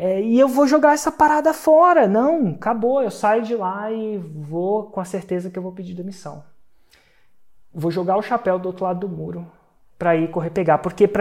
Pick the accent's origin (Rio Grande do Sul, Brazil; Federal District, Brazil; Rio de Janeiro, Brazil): Federal District, Brazil; Brasília; E eu sou de Brasília, isso não é incomum, essa narrativa.